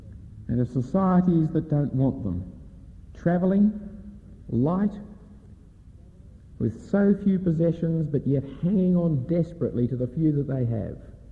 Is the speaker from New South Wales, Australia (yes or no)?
yes; Balmain, New South Wales, Australia; I am the person who came from there. I'm a boy from Balmain, therefore I must be corrupt.